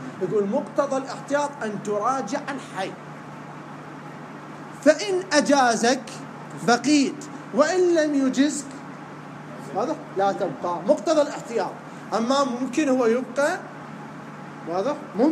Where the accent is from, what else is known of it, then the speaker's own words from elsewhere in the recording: Najaf, Najaf Governorate, Iraq; عندنا بالنجف مدارس دينية كثيرة